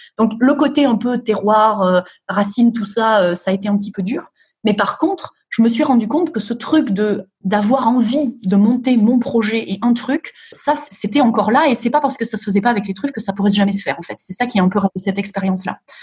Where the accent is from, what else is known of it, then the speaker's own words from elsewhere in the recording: Nouvelle-Aquitaine, France; je viens du sud de la France, comme tu l'as dit, du Périgord, en fait. Enfin, du Périgord.